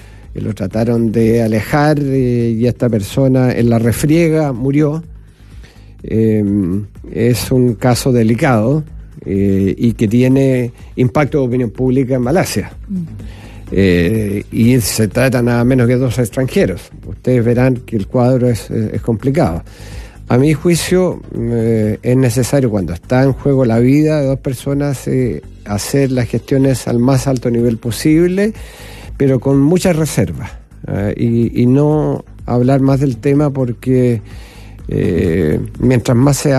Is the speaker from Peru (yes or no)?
no; Estación Central, Santiago Metropolitan Region, Chile; porque yo soy nacido y criado en Estación Central